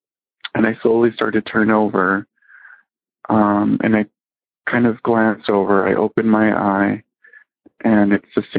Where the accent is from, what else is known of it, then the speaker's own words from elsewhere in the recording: Los Angeles, California, United States; I'm from Los Angeles